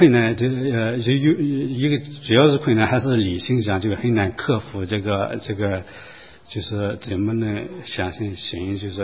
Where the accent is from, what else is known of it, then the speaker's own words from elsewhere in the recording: China; moved away as an adult; now in United States; 我也是从大陆来的，也从小学高中到大学都是就是一步步走上来